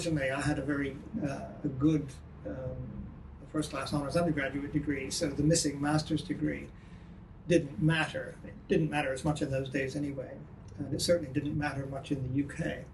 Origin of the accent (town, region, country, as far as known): Canada; born or raised there; moved away as an adult; now in London, United Kingdom